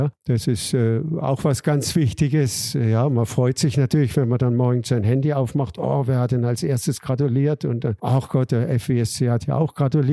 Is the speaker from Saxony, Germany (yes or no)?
no; Baden-Württemberg, Germany; ich komme ja aus Baden